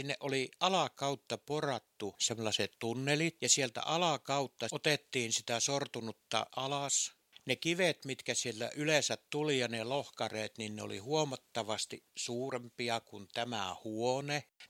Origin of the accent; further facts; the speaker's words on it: Ranua, Lapland, Finland; born there; also born or lived in Sweden / Kemi; now in Jämsä, Finland; Olen syntynyt Ranualla ja monien vaiheiden kautta olen sitten kulkeutunut Jämsään. Kävin välillä Ruotsissa, sieltä muutin Kemiin ja ihan töitten perässä olen sitten tullut Jämsään.